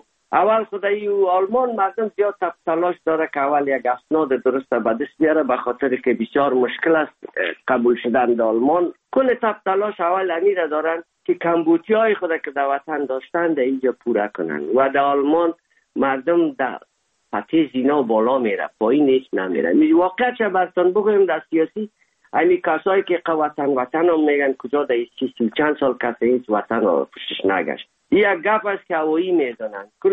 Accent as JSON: {"language": "Persian", "country": "Afghanistan", "lives_now": "Germany", "said": "زمانی که ما از افغانستان آمدیم"}